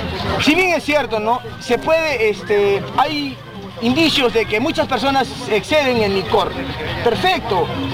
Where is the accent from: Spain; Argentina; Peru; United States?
Peru; Arequipa; Nosotros como ciudadanos arequipeños también somos contribuyentes.